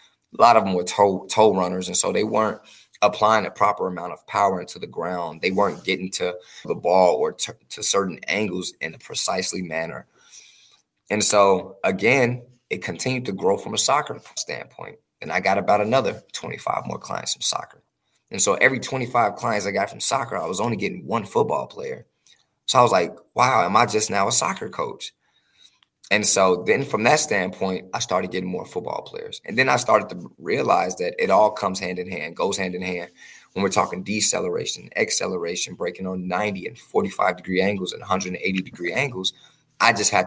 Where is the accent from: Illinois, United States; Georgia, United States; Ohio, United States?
Illinois, United States; Chicago; now in Texas, United States; I am from Chicago, Illinois. I have been here in Texas since 2015.